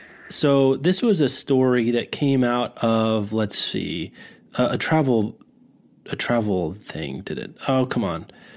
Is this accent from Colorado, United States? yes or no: no; Lawrence, Kansas, United States; if my hometown, Lawrence, Kansas, had 15 bookstores.